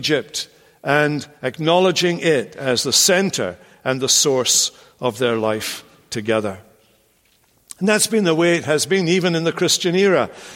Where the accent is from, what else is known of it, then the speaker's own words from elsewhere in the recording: Scotland, United Kingdom; my wife is English, after all, and I'm Scottish.